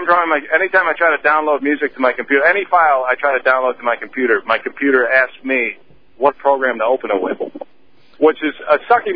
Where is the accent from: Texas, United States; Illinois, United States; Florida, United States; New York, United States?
New York, United States; Syracuse; now in New York City, United States; New York City. But I grew up in Syracuse.